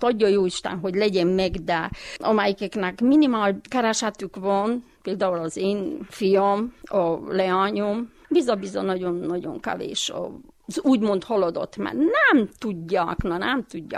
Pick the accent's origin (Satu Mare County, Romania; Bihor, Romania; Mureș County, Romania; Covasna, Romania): Mureș County, Romania; Verebes; Verebesbe születtem, 1949. december 18.